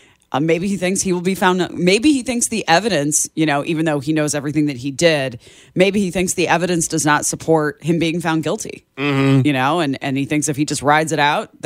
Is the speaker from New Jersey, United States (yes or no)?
no; Chicago, Illinois, United States; given that I'm from Chicago, and that's the oddball in the study